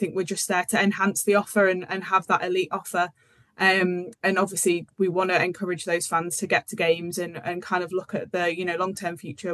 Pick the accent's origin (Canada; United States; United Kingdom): United Kingdom; Darlington, North East England; So I'm from Darlington originally, so the northeast isn't a stranger to me.